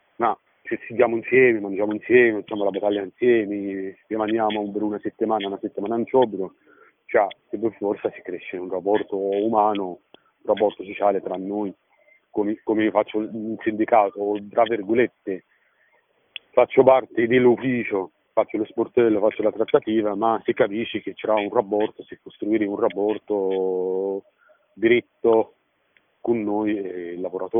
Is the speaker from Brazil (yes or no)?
no; Morocco; Italian is a second language; now in Italy; io sono da 2003 in Italia, non sono italiano, sono da 2003 in Italia, purtroppo lo Stato italiano non conosce a me come italiano, conosce a me come un marocchino di merda